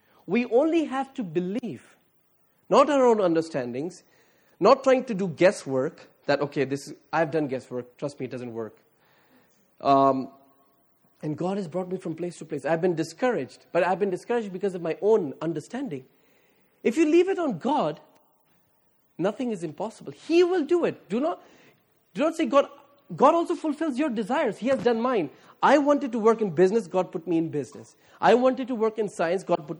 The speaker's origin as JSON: {"language": "English", "country": "India", "said": "Well, I'm Indian, 1.2 billion."}